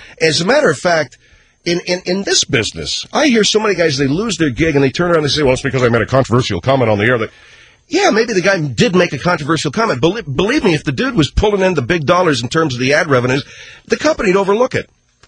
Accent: Boston, Massachusetts, United States; There's that gangster image, or should I say gangsta, because I'm from Baston.

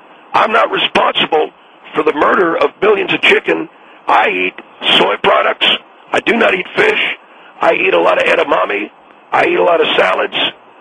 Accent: San Angelo, Texas, United States; I grew up in San Angelo, Texas, originally.

